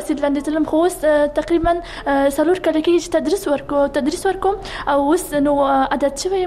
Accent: Kabul, Afghanistan; زه د کابل اوسیدونکې يم

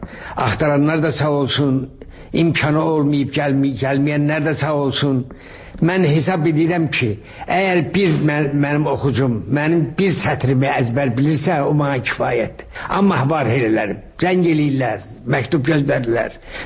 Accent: Shaki, Azerbaijan; Uşaqlığım əsasən Şəkidə olmuşam. Uşaqlığım mənim torpağımla bağlı olub.

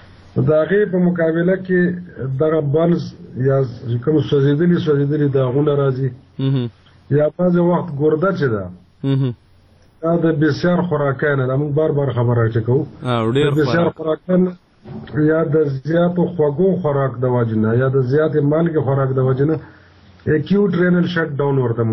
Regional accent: Peshawar, Khyber Pakhtunkhwa, Pakistan; لکه موږ د پېښور خلک چې دی دا د تیزې ګرمۍ او د تیزې یخنۍ د دواړو اموخته یو.

